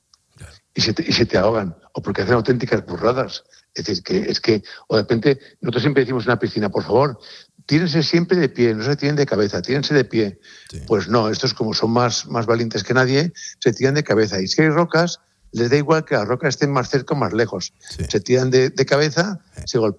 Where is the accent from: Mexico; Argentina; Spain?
Spain; Valencia, Valencian Community; Yo soy de Valencia, con lo cual te hablo de la paella.